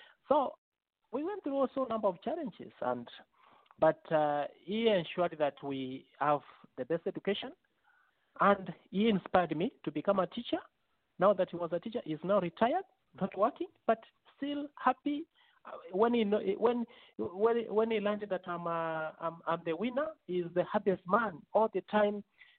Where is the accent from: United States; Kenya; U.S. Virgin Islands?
Kenya; Kisii, Kisii County; born there; where I was born is in Kisii, near the Victoria part of Kenya.